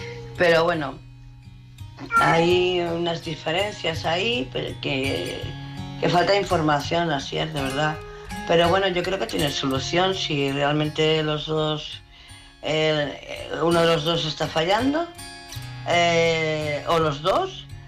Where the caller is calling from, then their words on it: Barcelona, Catalonia, Spain; de Barcelona.